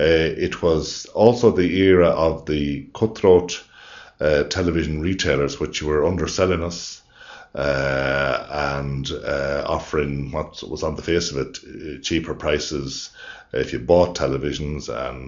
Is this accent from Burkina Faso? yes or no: no; Ireland; I kind of had a certain pride, I suppose, in being Irish